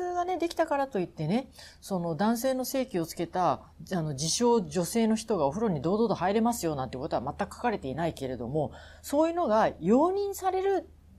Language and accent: Japanese; Kyushu, Japan; 今回はね、我々の出身の九州から来た、材料を使った